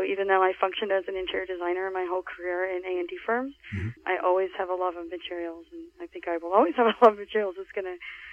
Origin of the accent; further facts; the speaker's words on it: Princeton, New Jersey, United States; So I grew up in the Princeton, New Jersey area.